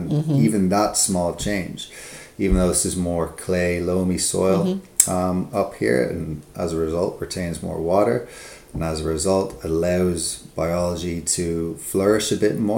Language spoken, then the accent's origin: English; Ireland; also born or lived in Canada; now in Scotland, United Kingdom; We're all from Ireland, but we all emigrated out to Canada. And now we've all emigrated back